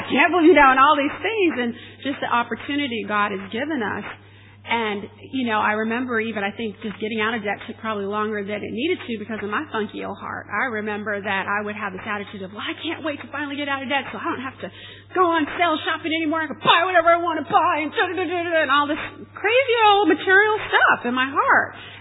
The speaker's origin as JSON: {"language": "English", "country": "United States", "accent": "American", "said": "because obviously I'm from America, so I've got the American accent."}